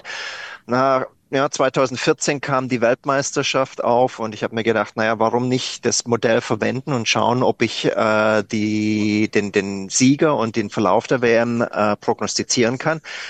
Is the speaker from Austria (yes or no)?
no; Germany; und das sage ich als Deutscher